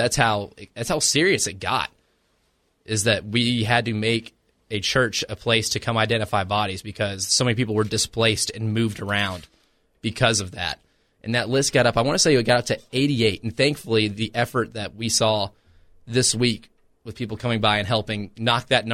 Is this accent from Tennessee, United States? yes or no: yes; Cookeville, Tennessee, United States; Basically, Cookeville. Yeah. I spent my high school years there and several post-high school years in Cookeville.